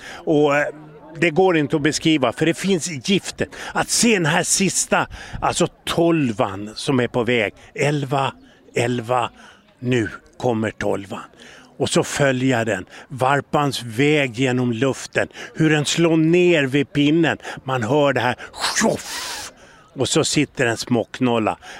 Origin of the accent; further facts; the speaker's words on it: Stockholm, Stockholm County, Sweden; Jag är ju stockholmare